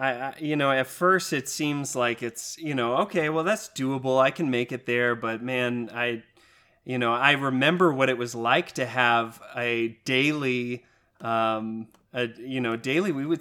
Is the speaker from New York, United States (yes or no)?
no; Texas, United States; I mean, I grew up in Texas, and I came out here for summer camp once a year.